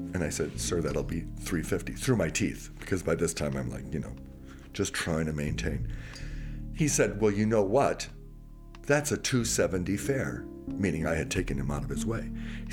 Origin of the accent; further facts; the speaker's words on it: Wisconsin, United States; I'm fresh from Wisconsin.